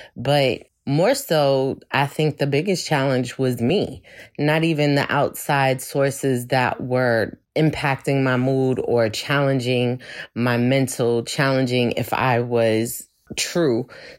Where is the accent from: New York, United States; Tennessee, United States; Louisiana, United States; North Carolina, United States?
New York, United States; Brooklyn; I'm a Brooklyn girl, right? I'm straight from Brooklyn. And, you know, there's a feistiness inside of me. I am the descendants of Jamaican immigrants.